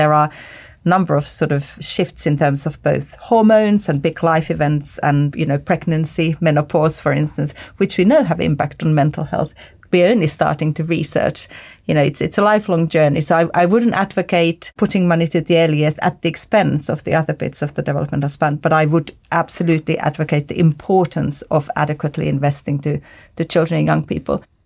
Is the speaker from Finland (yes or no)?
yes; Finland; I'm from Finland, and Finland regularly tops the world happiness polls